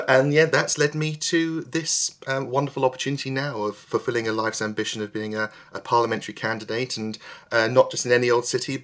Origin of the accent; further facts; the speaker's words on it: St Albans, East of England, United Kingdom; I'm someone who's St Albans born and bred. I was born in Kenny Heath, and I lived there for the first three or so years of my life. I think we lived in a cottage directly backing onto the heath